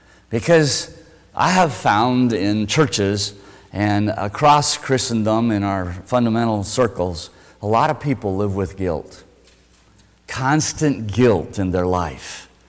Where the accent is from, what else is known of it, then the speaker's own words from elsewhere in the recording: Wyoming, United States; accent: Wyoming twang; Because I grew up in Wyoming. We didn't talk different. I mean, we talk, cowboy talk and stuff. I've kind of grown out of that. Janine used to tease me. Yeah, my Wyoming twang was coming out